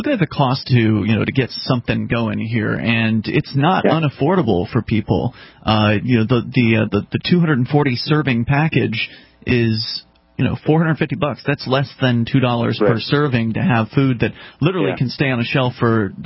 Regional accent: Florida, United States; I mean, I can tell you up here in New England, I'm from Florida originally.

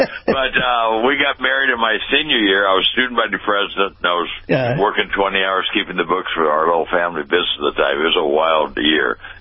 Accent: Pasadena, California, United States; born or raised there

